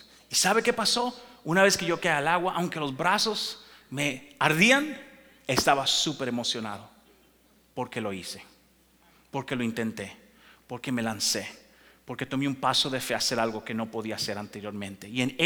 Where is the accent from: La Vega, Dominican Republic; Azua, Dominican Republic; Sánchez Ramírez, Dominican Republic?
La Vega, Dominican Republic; Yo recuerdo hace muchos, muchos años ser un adolescente y estaba en mi país. En mi país hay una catarata que se llama el Salto de Jimenoa y es preciosa esa catarata